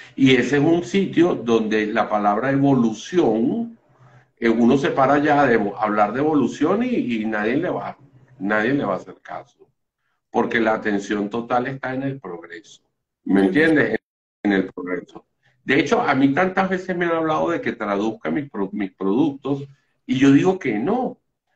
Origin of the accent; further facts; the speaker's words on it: Venezuela; yo soy venezolano, pero si me voy en línea ascendente, me voy a conseguir unos españoles